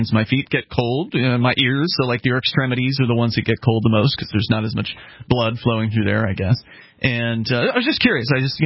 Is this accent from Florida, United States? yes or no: yes; Florida, United States; I come from Florida originally, and in Florida, if you want to talk to a state representative, good luck.